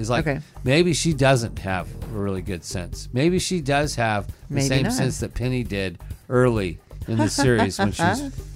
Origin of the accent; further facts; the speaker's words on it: Salinas, California, United States; Salinas, California is my hometown.